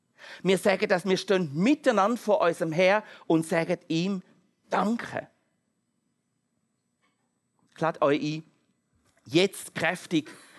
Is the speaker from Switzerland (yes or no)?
yes; Switzerland; Und ich glaube, auch als Schweizer Volk ist manchmal sehr viel Ungehorsam gegenüber Gott da.